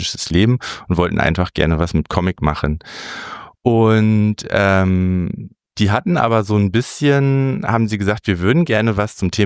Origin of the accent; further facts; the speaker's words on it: Soltau, Lower Saxony, Germany; ich bin ja in Soltau geboren, in der Lüneburger Heide groß geworden, nicht weit vom ehemaligen KZ Bergen-Belsen.